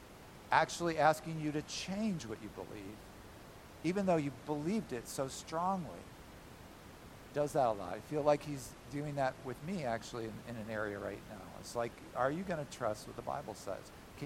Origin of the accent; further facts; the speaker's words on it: United States; Not that I would know that as an American, but sure enough, Canadian stuff, there's stuff happening in Canada.